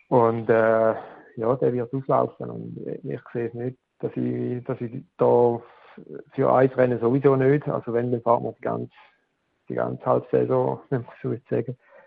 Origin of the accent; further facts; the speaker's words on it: Thurgau, Switzerland; ja, zu Weinfelden die erste Etappe fertig gewesen. Da ist, ich weiß nicht, 5-6 Kilometer von dort, wo ich aufgewachsen bin.